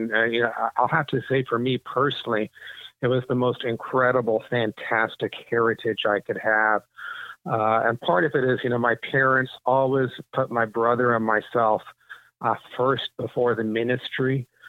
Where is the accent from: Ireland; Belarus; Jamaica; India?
India; also born or lived in Pakistan / Canada / London, England; now in United States; I've lived all over the world. I was born in Pakistan, missionary kid, grew up in India, lived in Canada, lived in London, England, kind of all over, traveled, way over 100 countries. So, but I just always loved coming home to Florida.